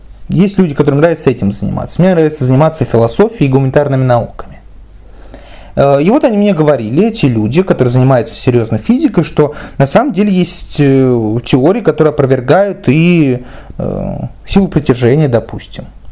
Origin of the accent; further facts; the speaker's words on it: Volgograd, Volgograd Oblast, Russia; Волгоград, допустим, собственно, откуда я, мой родной город, центр мира, я полагаю.